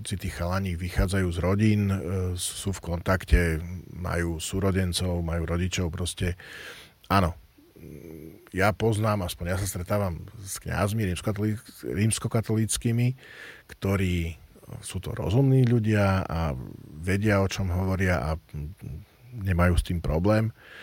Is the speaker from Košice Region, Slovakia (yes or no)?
yes; Michalovce, Košice Region, Slovakia; lebo ja som vyrastal v Michalovciach